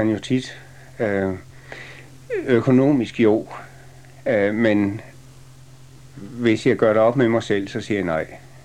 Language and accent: Danish; North Denmark Region, Denmark; born there; nu er jeg født i Thy, og det er ligesom, jeg aldrig rigtig har kunnet løsrive mig fra området her.